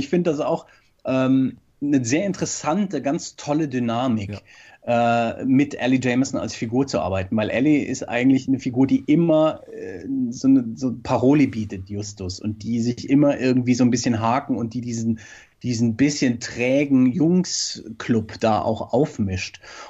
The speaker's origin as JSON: {"language": "German", "town": "Frankfurt", "region": "Hesse", "country": "Germany", "tie": "born or raised there", "said": "In Frankfurt, was mich sehr freut, in meiner Heimat"}